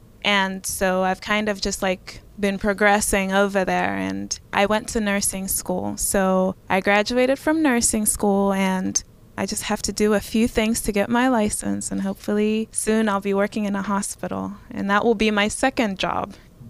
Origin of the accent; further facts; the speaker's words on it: Lusaka, Lusaka Province, Zambia; I was born in Zambia on October 11th, 1989. So I grew up in Lusaka, which is the capital city of Zambia